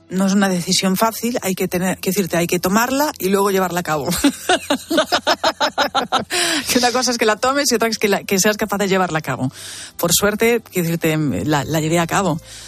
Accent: Galicia, Spain; aparte soy gallega, quiero decirte. Sí, me viene de fábrica. Entre gallega y pelirroja

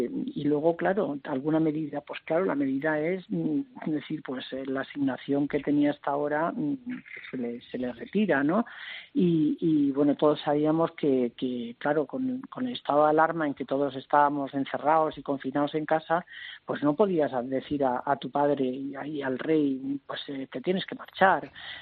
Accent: Spain; ¿de dónde son ustedes? Y entonces dijimos: de España.

